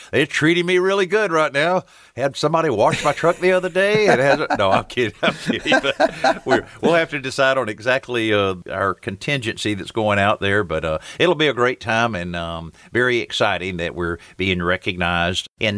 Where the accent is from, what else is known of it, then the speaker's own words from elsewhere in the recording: Marianna, Florida, United States; the shows we did down in my hometown of Marianna, Florida